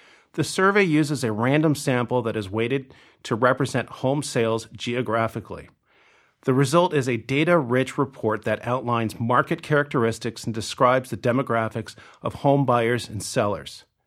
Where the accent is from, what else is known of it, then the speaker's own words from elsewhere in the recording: California, United States; To start, I grew up in Southern California, the middle of three boys.